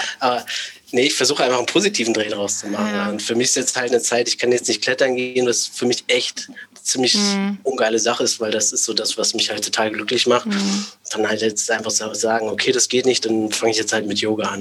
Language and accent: German; Thuringia, Germany; also ich bin auf dem Dorf groß geworden in Thüringen.